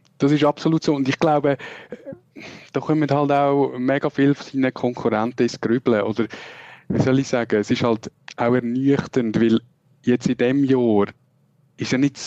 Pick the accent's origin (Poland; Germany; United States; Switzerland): Switzerland; das sagen wir vielleicht auch als Schweizer